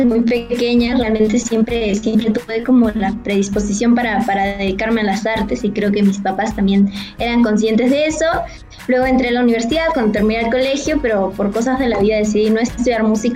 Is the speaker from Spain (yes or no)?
no; Peru; yo siempre tuve la idea de poder llevar algo como nacional, como peruano, se podría decir, mi música